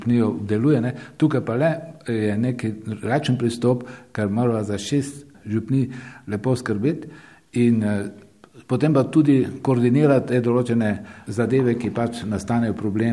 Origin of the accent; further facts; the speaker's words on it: Lenart, Drava, Slovenia; Prihajam pa iz Slovenskih goric, od Svetega Lenarta, v Slovenskih goricah in sicer z takšne bolj razvejane vasi za Markova. To ni taka gručasta vas, ampak so to takle raztresene domačije.